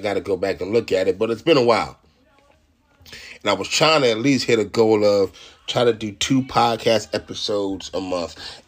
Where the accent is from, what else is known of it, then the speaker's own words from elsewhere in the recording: Rochester, New York, United States; which is about a half an hour from my hometown of where I'm from, Rochester, New York.